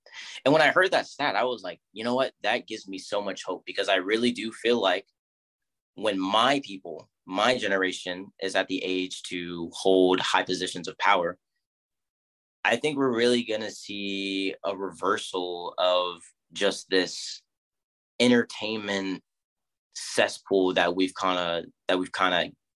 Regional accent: Ohio, United States; just growing up in Ohio and just the background that I'm from

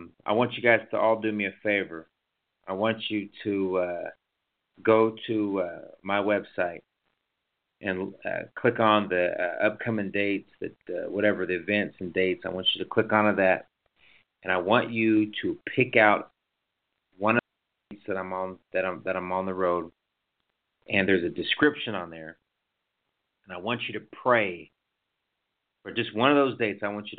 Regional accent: New Town, North Dakota, United States; also born or lived in Oklahoma; Oklahoma boy is going to come up there, you know, bring my crazy accent. I want to give a shout out to everybody back in Newtown, North Dakota, my hometown, 3 affiliated tribe.

